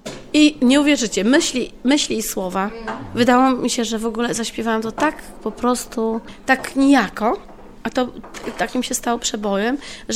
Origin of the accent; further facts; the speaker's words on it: Lublin, Lublin Voivodeship, Poland; born there; urodziłam się w Lublinie, ale w Opolu urodziłam się na nowo, jako ta … artystka.